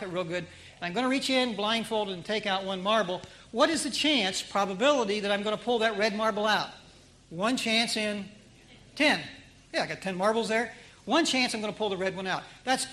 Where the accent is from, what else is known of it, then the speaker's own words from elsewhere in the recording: Ohio, United States; Well, I won't tell you about some things I did when I was a child growing up near Dayton, Ohio.